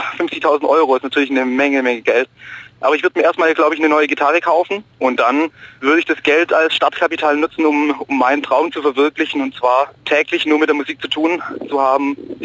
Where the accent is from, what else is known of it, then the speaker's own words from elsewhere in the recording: Alfdorf, Baden-Württemberg, Germany; Das war in Alfdorf, also da, wo ich aufgewachsen bin.